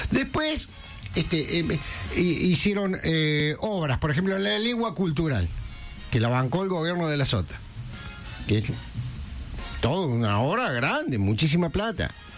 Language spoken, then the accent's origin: Spanish; Córdoba, Argentina; nos estamos empezando a comportar los capitalinos, como los porteños y los gran bonaerenses se comportan respecto del país.